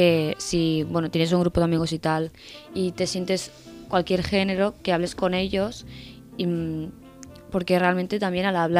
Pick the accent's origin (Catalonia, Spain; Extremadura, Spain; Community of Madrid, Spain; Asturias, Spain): Catalonia, Spain; lo quiero destacar por donde soy yo, que soy de las Terras del Ebre.